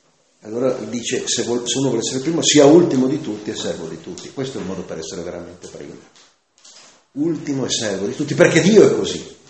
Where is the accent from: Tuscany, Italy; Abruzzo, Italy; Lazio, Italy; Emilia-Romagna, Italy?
Abruzzo, Italy; io sono stato tanti anni in Abruzzo, mia terra nativa